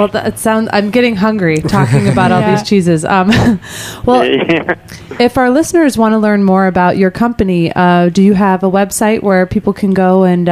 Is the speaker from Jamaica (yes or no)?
no; Chicago, Illinois, United States; I grew up outside of Chicago, and all of the Mexican food there is so much better than the Mexican food in New York.